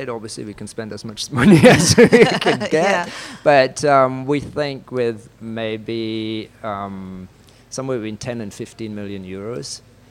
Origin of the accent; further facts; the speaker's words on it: Germany; now in Barbados; I'm from Germany originally, but Barbados has been my home for the last 25 years